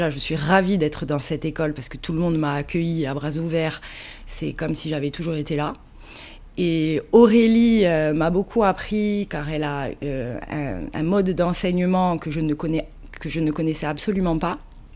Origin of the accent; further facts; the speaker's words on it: Corsica, France; Bon, alors je me présente … je suis corse. J'arrive fraîchement de Bastia, ça fait un an que je suis installée au Pays Basque